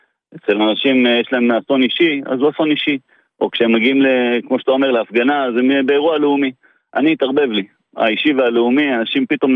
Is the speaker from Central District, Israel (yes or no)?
no; Southern District, Israel; אני גדלתי בנגב המערבי, לא יודע מה זאת עפזה